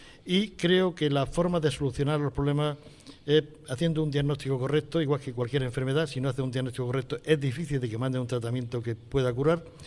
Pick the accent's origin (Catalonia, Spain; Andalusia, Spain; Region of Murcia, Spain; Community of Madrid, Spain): Region of Murcia, Spain; Lorca; Yo soy de Lorca, como sabe, y además de regadío, pero soy un enamorado del secano.